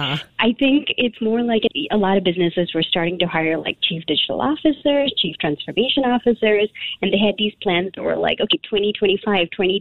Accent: Singapore; when we were growing up in Singapore

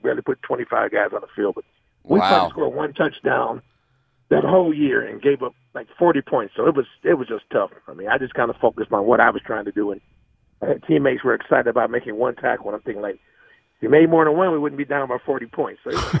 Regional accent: Saginaw, Michigan, United States; I was in high school. I'm from Saginaw, with the Saginaw University.

